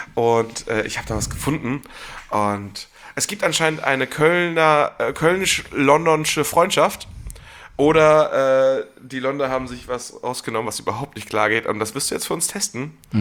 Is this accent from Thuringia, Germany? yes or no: no; North Rhine-Westphalia, Germany; Nee, aber ich bin ja aus dem Pott.